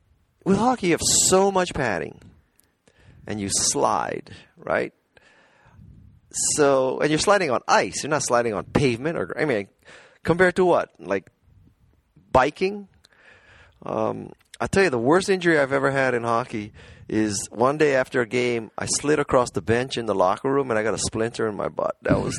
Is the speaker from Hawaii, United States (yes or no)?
yes; Hawaii, United States; No, no, no. I grew up in Hawaii. There's no pond hockey in Hawaii.